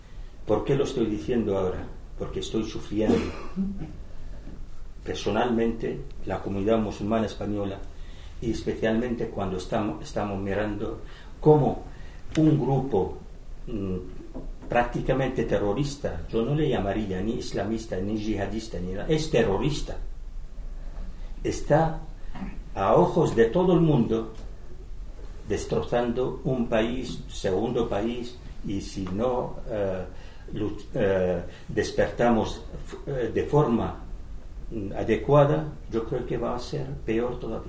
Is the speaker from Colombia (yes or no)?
no; Damascus, Damascus Governorate, Syria; now in Spain; lo que me educaron de ello de pequeño en mi ciudad natal, en Damasco